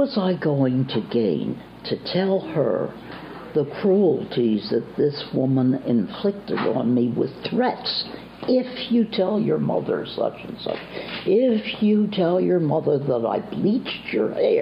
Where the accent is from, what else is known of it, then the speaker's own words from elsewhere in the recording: Philadelphia, Pennsylvania, United States; born there; I was born in Philadelphia.